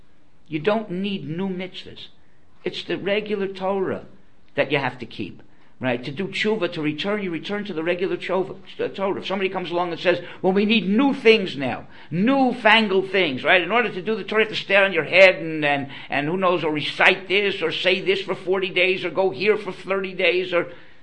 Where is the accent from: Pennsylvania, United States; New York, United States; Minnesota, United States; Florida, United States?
Florida, United States; Miami; And I grew up in Miami. And I happened to grow up in the shul where eventually I became the rabbi of that shul.